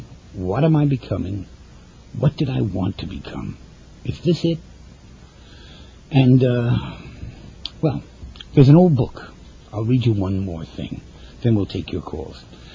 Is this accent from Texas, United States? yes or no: no; New York City, New York, United States; We both came from the same neighborhood. And we talked about growing up in Greenwich Village, you know, our teenage and young adult years